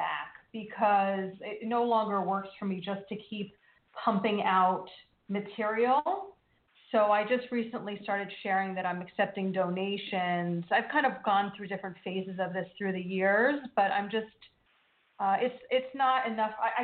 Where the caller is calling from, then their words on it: United States; So I'm the 716 from New Jersey or New York, you have it listed as.